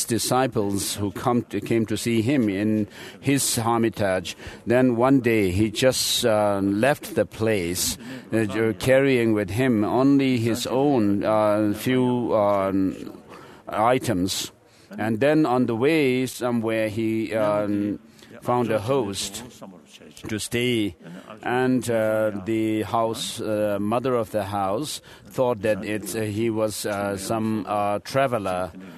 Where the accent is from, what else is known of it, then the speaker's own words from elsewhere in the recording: India; I'm from India, I'm in India, and I can't do much from here.